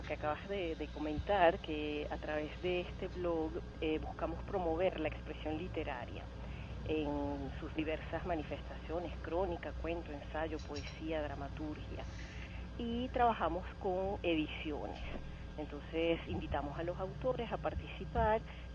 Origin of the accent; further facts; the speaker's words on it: Caracas, Capital District, Venezuela; efectivamente somos todos venezolanos, casi todos caraqueños y estamos actualmente en el país.